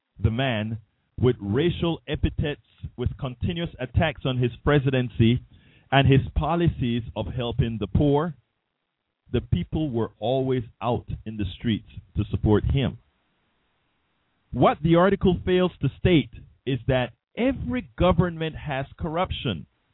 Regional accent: Panama; soy de Panama, ese es mi, el país de mi nacimiento, I'm from Panama.

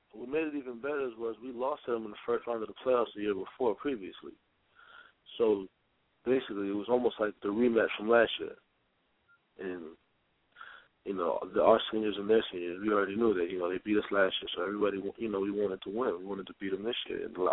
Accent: New York, United States; Because, you know, a lot of times growing up in New York, you don't really know anything besides it, you know?

